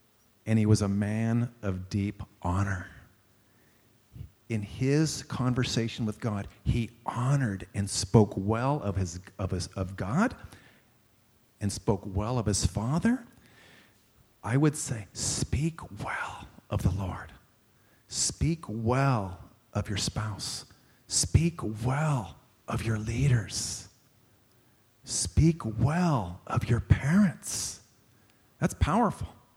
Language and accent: English; Houston, Texas, United States; yeah, I'm from Houston, Texas, and the crowd would go crazy.